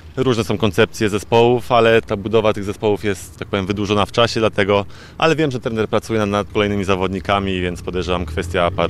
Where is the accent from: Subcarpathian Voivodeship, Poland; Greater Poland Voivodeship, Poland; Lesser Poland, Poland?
Subcarpathian Voivodeship, Poland; Stalowa Wola; also born or lived in Nisko; Urodziłem się tylko w Nisku, ale całe życie spędziłem w Stalowej Woli